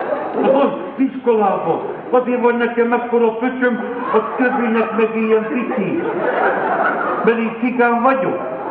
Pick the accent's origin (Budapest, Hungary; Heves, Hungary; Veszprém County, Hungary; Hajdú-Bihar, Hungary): Budapest, Hungary; Pesten Kőbányán nevelkedtem, illetve kezdetben több időt töltöttem Kőbányán. Aki ismerős arra, Sibrik Miklós tele, téglagyár, szóval frankó értelmiségi környék.